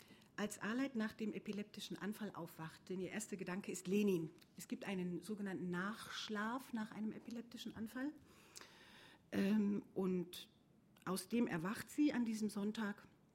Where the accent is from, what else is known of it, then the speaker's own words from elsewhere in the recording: Saxony, Germany; Ich komme aus Sachsen, aus dem mittlerweile wieder schönen Erzgebirge. Zu meiner Zeit, als ich dort groß wurde, war es weniger schön, weil Uranerz abgebaut wurde und es eigentlich ein riesen Drecksloch war.